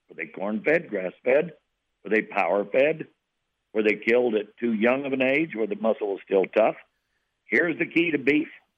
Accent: Nevada, United States; I was raised at Horvath in Nevada, south of McDermott, north of Winnemucca.

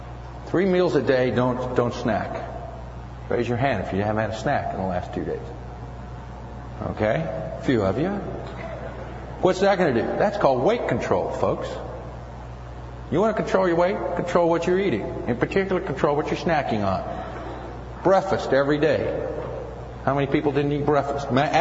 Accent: Midwest, United States; accent: Midwestern; And I'm sorry for my Midwestern accent. I don't say breakfast right.

